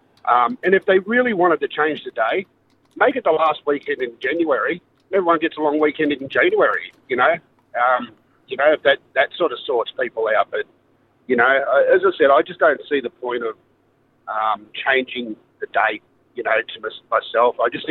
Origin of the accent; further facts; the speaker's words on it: Australia; let's just celebrate being Australian and enjoy ourselves.